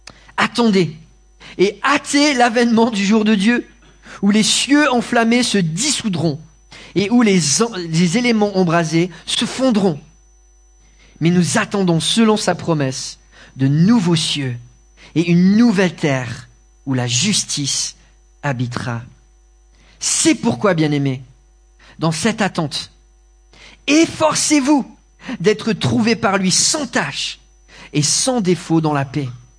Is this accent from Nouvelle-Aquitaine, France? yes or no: no; Toulouse, Occitanie, France; also born or lived in Los Angeles; now in Lyon, France; en tant que Toulousain. Même si voilà, ça fait 11 ans que j'habite à Los Angeles. Non, j'ai quitté Lyon il y a 20 ans pour aller 11 ans à Los Angeles et ensuite 10 ans à Lyon.